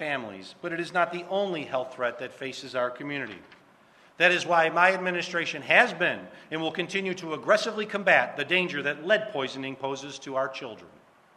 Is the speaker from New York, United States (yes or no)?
yes; Lackawanna, New York, United States; Tonawanda, West Seneca, and my hometown of Lackawanna.